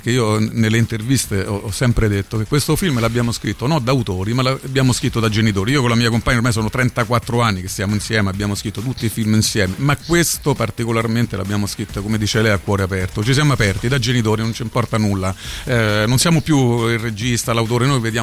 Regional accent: Rome, Lazio, Italy; io sono di Trastevere, mia mamma aveva 11 figli, mio padre 10, tutti di Trastevere, ma negli anni 70 hanno venduto le case perché erano brutte, povere, e con quei soldi si andava a Viale Marconi, Magliana

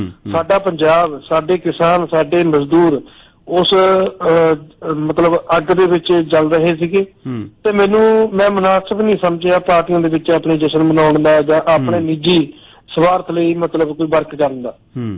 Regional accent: Punjab, India; ਅਸੀਂ ਪੰਜਾਬ ਦੇ ਵਾਸੀ ਹੋਣ ਦੇ ਨਾਤੇ ਇੱਥੇ ਬੈਠੇ ਪੰਜਾਬ ਲਈ ਲੜ ਰਹੇ ਹਾਂ

